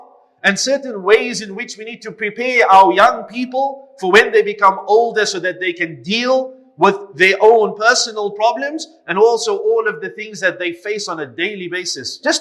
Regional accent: Cape Town, Western Cape, South Africa; when I was growing up in Cape Town

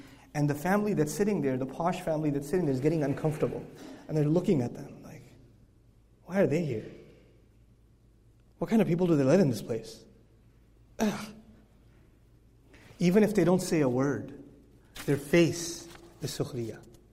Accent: Pakistan; I come from Pakistan, that's my home country.

